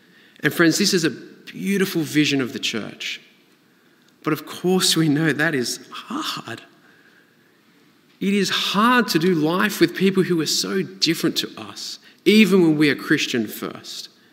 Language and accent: English; England, United Kingdom; I'm from England.